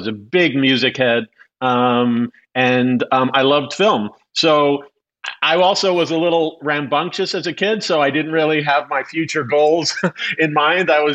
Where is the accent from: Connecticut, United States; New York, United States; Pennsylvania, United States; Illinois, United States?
New York, United States; But so I'm from the East Coast, New York.